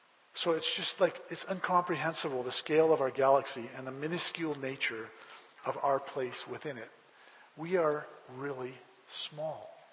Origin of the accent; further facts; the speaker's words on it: Calgary, Alberta, Canada; You know, I grew up in Calgary, and I mean, you can't see the stars in Calgary because you got all the lights there, right?